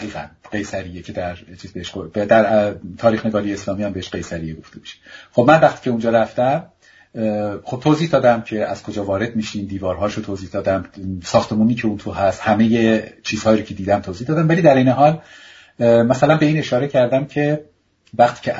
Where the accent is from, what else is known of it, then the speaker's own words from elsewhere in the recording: Iran; now in Germany; از اونجایی که من خودم در آلمان زندگی میکنم